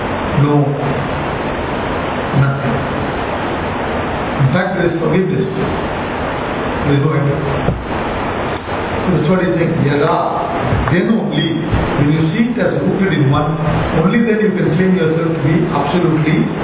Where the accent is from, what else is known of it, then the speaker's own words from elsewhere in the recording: India; Like, for example, when we are growing up in India, and our children are now growing up now